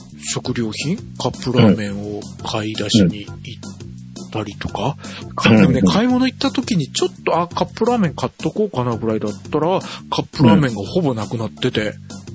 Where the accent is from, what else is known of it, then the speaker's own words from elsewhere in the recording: Fukuoka, Japan; いつも九州で育ってる、福岡で育ってる私からすると